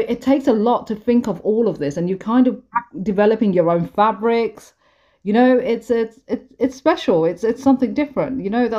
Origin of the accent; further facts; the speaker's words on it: London, United Kingdom; you're from India and I'm from London.